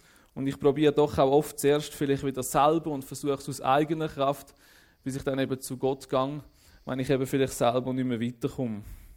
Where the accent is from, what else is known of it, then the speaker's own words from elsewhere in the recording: Gossau, Zurich, Switzerland; im Zürich Oberland, wo ich aufgewachsen bin, habe dort so ein bisschen eine geistliche Heimat gefunden